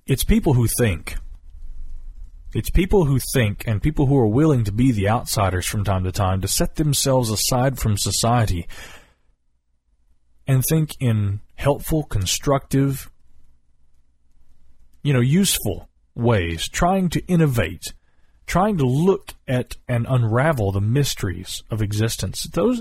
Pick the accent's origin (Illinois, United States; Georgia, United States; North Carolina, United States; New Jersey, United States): North Carolina, United States; You know, I grew up here in Western North Carolina, spending summer evenings around a campfire with my parents telling me stories about Bigfoot and things like that.